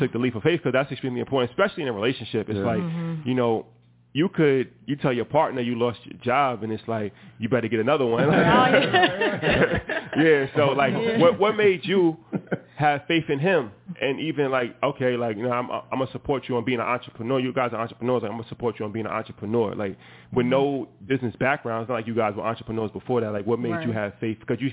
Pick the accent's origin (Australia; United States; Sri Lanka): United States; New York City, New York; especially like we come from New York.